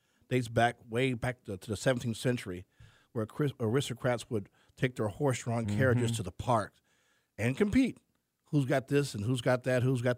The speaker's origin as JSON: {"language": "English", "town": "Los Angeles", "region": "California", "country": "United States", "said": "I'm from Los Angeles, as you know, from mm-hmm. by way of Compton."}